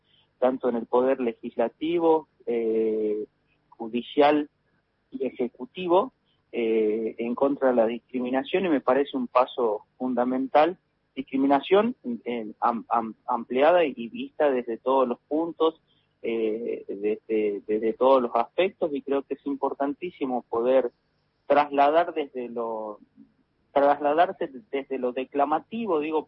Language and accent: Spanish; Salta, Argentina; soy nacido en Salta capital, soy salteño, descendiente de papá brasilero